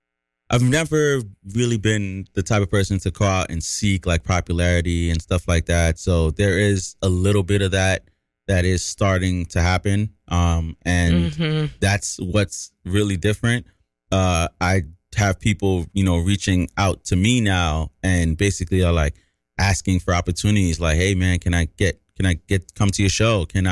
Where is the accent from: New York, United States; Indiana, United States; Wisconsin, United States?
New York, United States; And I'm from New York, and I want to be the voice and want to be the guy that's kind of giving people those opportunities.